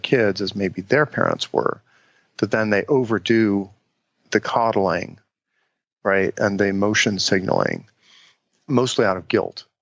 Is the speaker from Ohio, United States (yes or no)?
yes; Cincinnati, Ohio, United States; the way I grew up in Cincinnati, Ohio was we would go out on a Saturday morning and play in the neighborhood